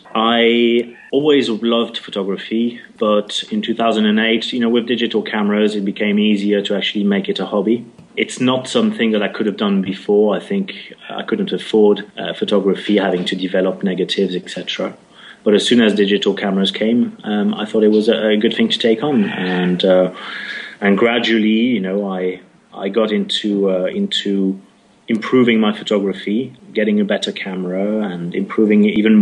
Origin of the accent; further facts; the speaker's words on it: France; English is a second language; Yeah, so my background, as you said, I grew up in France